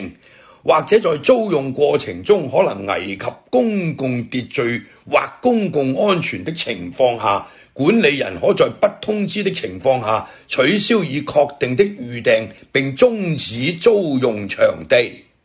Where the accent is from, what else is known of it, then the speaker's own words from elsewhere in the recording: Hong Kong; 这个真是值得我们香港人感到自豪的